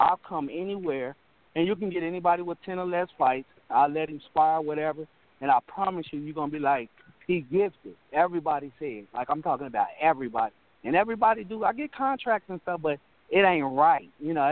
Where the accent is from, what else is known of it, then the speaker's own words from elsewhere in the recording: Cincinnati, Ohio, United States; I'm originally from Cincinnati.